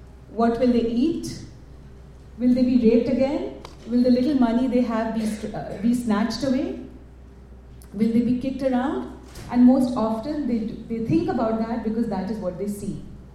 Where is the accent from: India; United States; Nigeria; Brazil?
India; I'm from India